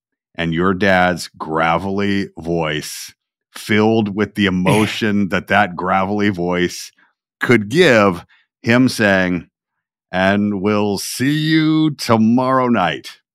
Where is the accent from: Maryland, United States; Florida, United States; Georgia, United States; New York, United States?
Georgia, United States; Atlanta; I grew up in Atlanta.